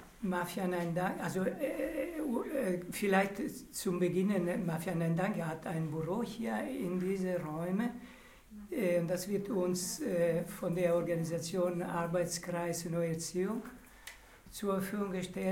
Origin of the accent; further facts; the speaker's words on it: Italy; German is a second language; now in Germany; Also wir als Italiener hier in Deutschland wollen eine andere Lebensform zeigen